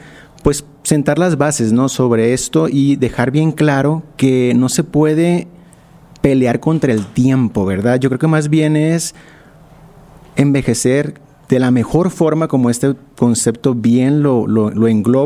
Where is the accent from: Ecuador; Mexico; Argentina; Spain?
Mexico; Culiacán, Sinaloa; now in Mexico City, Mexico; soy de Culiacán, radico en la Ciudad de México.